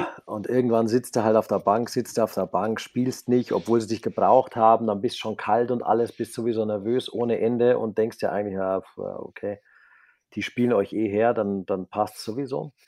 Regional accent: Buchloe, Bavaria, Germany; bei uns in Buchloe gab es halt Fußball und Eishockey. Und als Kind hast du halt beides gespielt.

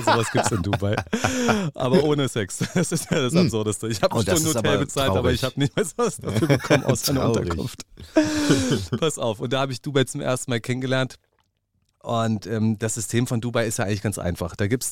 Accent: Berlin, Germany; Aber ich bin aus Neukölln und ich bin hier groß mit Zylinder, ihr Bitches.

